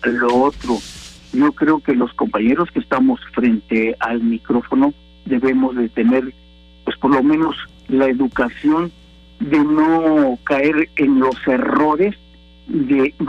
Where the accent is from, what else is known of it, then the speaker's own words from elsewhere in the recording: Mexico; realmente lo que vaya a externar, lo externe con toda la educación que nos corresponde, sobre todo como mexicanos.